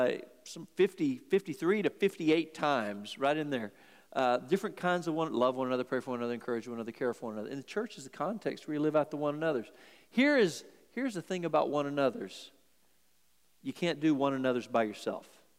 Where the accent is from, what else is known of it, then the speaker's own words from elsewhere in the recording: Victoria, Texas, United States; when I was a kid growing up in Victoria, Texas